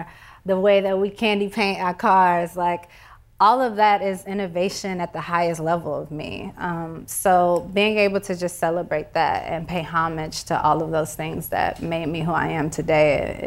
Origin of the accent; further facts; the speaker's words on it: Houston, Texas, United States; I think growing up in Houston and coming back to Houston, I was able to find groundedness